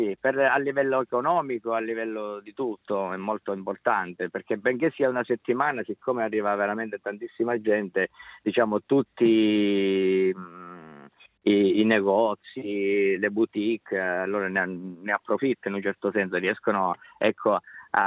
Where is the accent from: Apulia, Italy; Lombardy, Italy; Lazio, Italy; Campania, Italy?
Lazio, Italy; Rome; now in Switzerland; Io vengo da Roma, però le mie origini sono, diciamo, calabresi, quindi okay, proprio sud Italia.